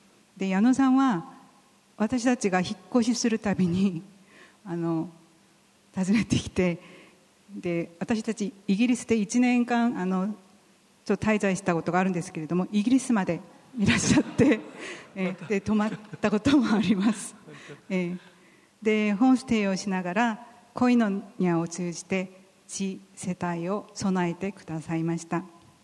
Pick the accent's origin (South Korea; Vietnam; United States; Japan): South Korea; Japanese is a second language; これが韓国の、私の実家の前のレストランの前なんですけれども、